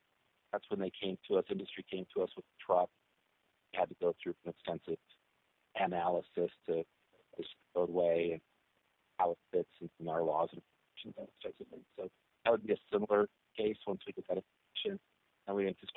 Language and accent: English; Fairbanks, Alaska, United States; the Fairbanks, of course, I'm from Fairbanks, so off the Fairbanks.